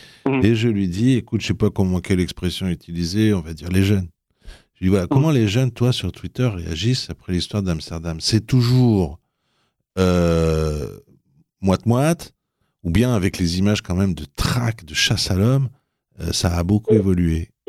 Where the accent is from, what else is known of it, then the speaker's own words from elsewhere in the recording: France; Mais nous, on est Français.